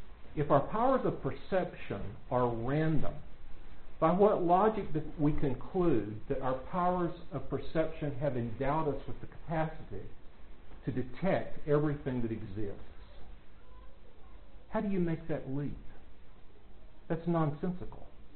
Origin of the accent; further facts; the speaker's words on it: United States; I grew up in America hearing how terrible communism is.